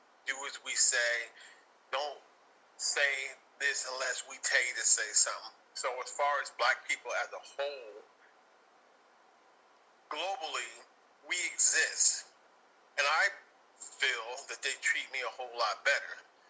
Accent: New York, United States; moved away as an adult; Well, I was born in upstate New York to about the age of 25. When I left there, I went into the United States Navy, did my 20 years

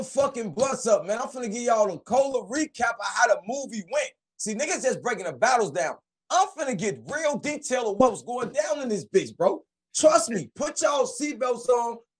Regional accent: Chicago, Illinois, United States; Where you from? I'm like, I'm from Chicago.

